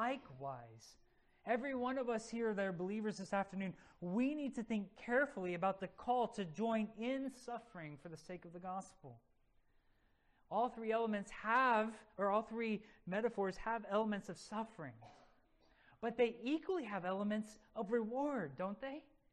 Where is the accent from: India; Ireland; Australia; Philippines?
Philippines; I was not raised on a farm. I grew up in the Philippines